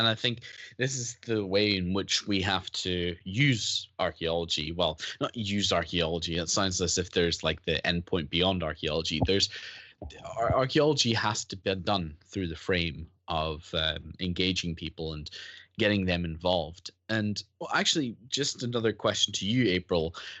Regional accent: Northern Ireland, United Kingdom; where I grew up in Northern Ireland.

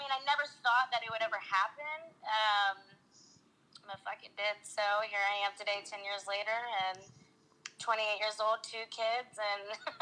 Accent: Anderson, Indiana, United States; You know, I was from Anderson, Indiana, a small town in Indiana.

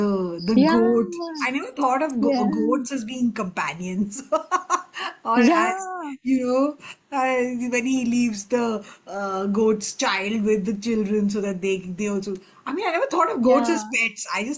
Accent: India; it makes you think of your own identity as an Indian, and of, you know, of this great country that we call home, you know.

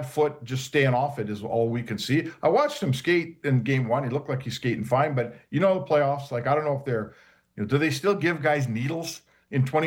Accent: Canada; You know, as a Canadian, like, you know, I was at game 7 in 2011

